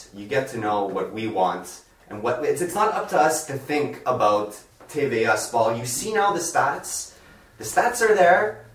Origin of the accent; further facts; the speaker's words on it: Quebec, Canada; Last time I checked, Quebec is in Canada, and we're Canadian?